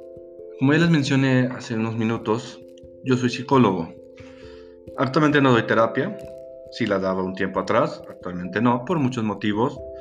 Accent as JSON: {"language": "Spanish", "region": "Aguascalientes", "country": "Mexico", "said": "Soy de Aguascalientes, México. Y soy psicólogo."}